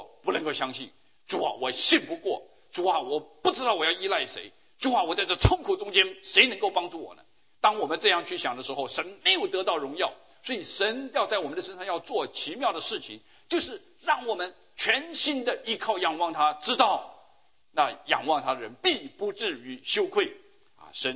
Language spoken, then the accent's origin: Chinese; China; 所以我们中国人说啊，在家就是靠父母了